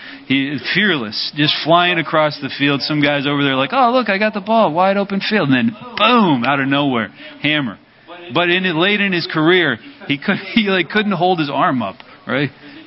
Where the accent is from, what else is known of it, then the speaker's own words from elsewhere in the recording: Baltimore, Maryland, United States; I remember I grew up in Baltimore and we had an amazing safety.